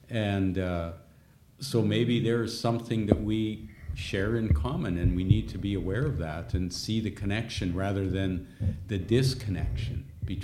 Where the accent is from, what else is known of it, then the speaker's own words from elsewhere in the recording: British Columbia, Canada; now in Winnipeg, Canada; we grew up in British Columbia, they grew up here in Winnipeg.